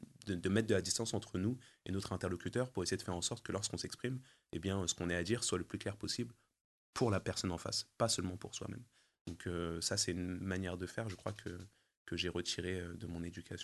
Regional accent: Paris, Île-de-France, France; Alors j'ai grandi dans l'Est parisien. Est populaire, mais très vivant, avec mes parents et ma fratrie.

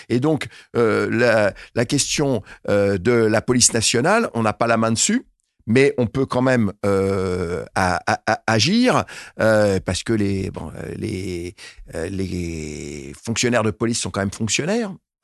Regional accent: Île-de-France, France; Moi, vous savez, je viens de Seine-Saint-Denis

